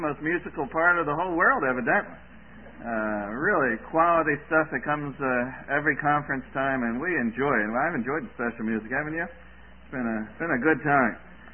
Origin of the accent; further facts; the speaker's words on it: East Coast, United States; also born or lived in Chicago; now in Dubuque, United States; I grew up on the East Coast, and then we lived in the big city of Chicago for 17 years, and we moved to Dubuque